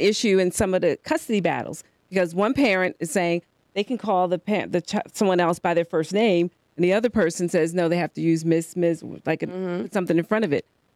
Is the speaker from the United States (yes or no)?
yes; North Carolina, United States; I grew up in North Carolina, small town.